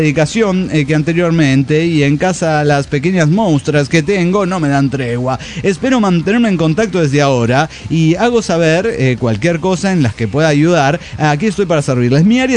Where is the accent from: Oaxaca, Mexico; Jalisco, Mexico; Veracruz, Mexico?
Jalisco, Mexico; Guadalajara; born there; now in Monterrey, Mexico; de Guadalajara, Jalisco, México.